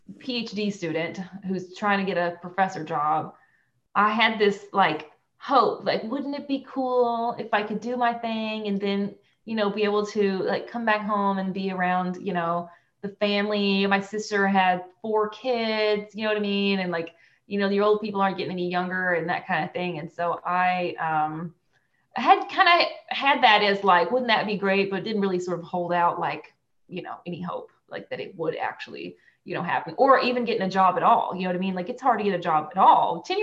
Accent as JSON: {"language": "English", "region": "Arkansas", "country": "United States", "said": "I'm originally from Conway County."}